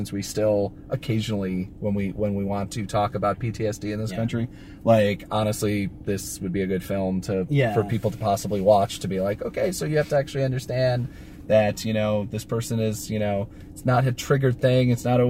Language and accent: English; United Kingdom; we are British